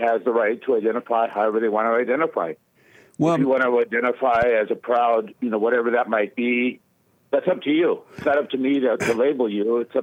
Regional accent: San Diego, California, United States; born there; Well, I'm Mexican. I was born in San Diego. My parents were born in Mexico, brother and sister.

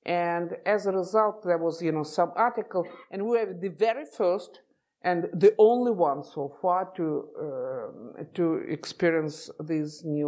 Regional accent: Moscow, Russia; So I grew up in the Soviet Union, and there was an Iron Curtain.

